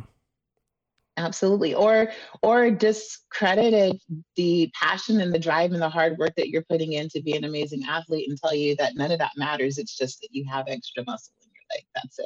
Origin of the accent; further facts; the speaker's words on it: Juneau, Alaska, United States; growing up here in Juneau, I'm from Juneau, raised here my whole life.